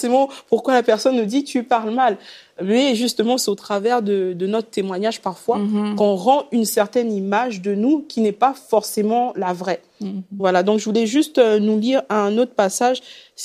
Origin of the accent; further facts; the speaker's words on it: Gabon; Et chez nous, au Gabon, on le voit beaucoup.